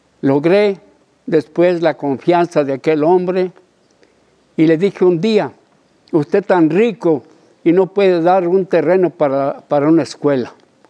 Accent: Tecotlán, Jalisco, Mexico; also born or lived in Ayotitlán; Nací en Ayotitlán el 16 de abril de 1933. Hice los estudios de primero a cuarto grado en la Escuela 5 de Mayo de Ayotitlán, municipio de Tecotlán, Jalisco.

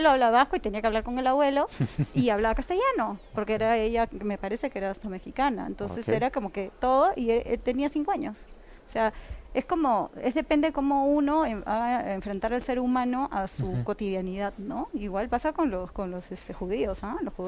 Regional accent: Lima, Peru; born there; que nosotras nacimos en Lima y no querían enseñarnos

